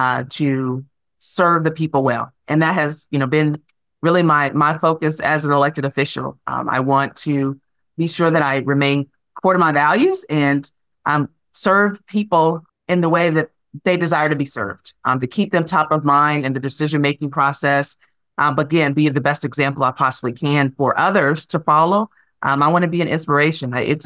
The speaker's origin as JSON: {"language": "English", "town": "Evansville", "region": "Indiana", "country": "United States", "tie": "born or raised there", "said": "Oh, okay. Definitely, yes. Born and raised here. My parents actually were, you know, from this area as well."}